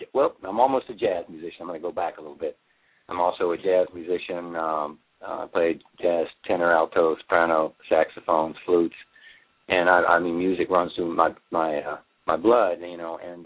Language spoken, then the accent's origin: English; Washington, District of Columbia, United States; Well, see, I grew up in Washington, D.C. I was born in D.C. and of Jewish extraction, except, as I told you this afternoon, Leslie, when we were talking, I became Christian maybe about 30 years ago.